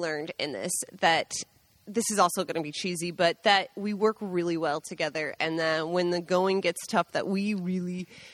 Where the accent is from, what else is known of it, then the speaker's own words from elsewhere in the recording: Washington, United States; Totally reminded me of being a kid growing up in Washington out on a... Lake Chelan